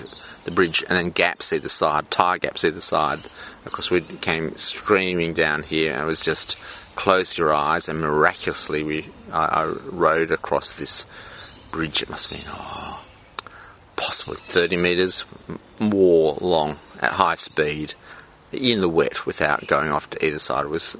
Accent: South Australia, Australia; I grew up in South Australia, and South Australia that I grew up was a much more country place, a much more friendly place than the big city of Melbourne that I grew up in.

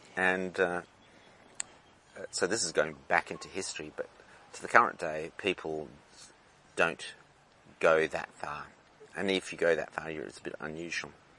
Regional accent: Australia; And so, as an Australian, you're going, let's have a look at that.

